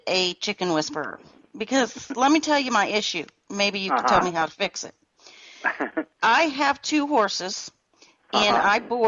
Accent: Iowa, United States; Now, I grew up in Iowa, and we raised chickens for food, 90 chickens every year.

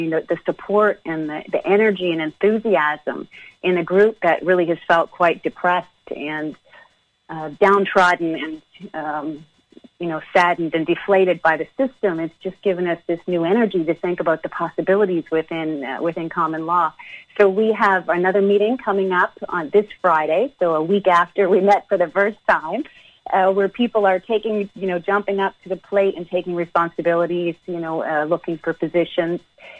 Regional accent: Halifax, Nova Scotia, Canada; I'm from Halifax, Nova Scotia, and I was a chiropractor for 22 years.

